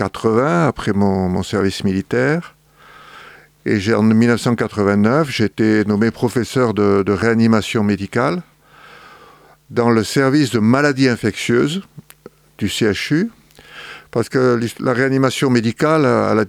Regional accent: Montpellier, Occitanie, France; Je suis né à Montpellier, d'une famille qui est à Montpellier depuis plusieurs générations. Je vais vers mes 70 ans. Et donc, j'ai fait mes études à Montpellier. J'ai fait mes études primaires, secondaires à Montpellier, mes études de médecine à Montpellier.

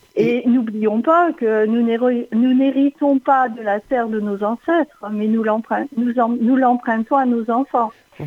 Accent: Saint-Pargoire, Occitanie, France; Voilà, on est de Saint-Pargoire, la Gamasse.

